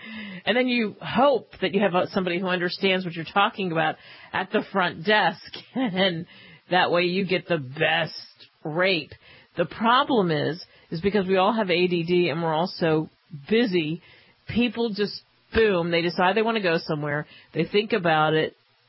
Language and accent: English; Northeast, United States; So I'm from the Northeast, and you stay with family.